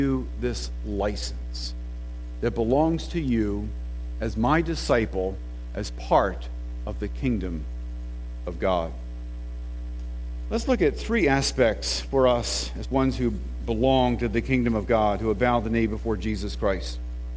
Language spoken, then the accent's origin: English; Rehoboth Beach, Delaware, United States; I grew up in Rehoboth Beach, Delaware. It's a lower Delaware on the Atlantic Ocean, a summer resort. It's one of these Jekyll and Hyde places where it's dead as a doornail during the winter.